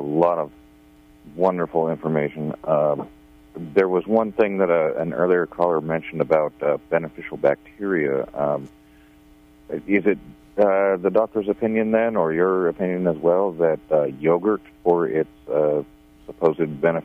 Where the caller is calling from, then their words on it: Garberville, California, United States; Garberville, thank you.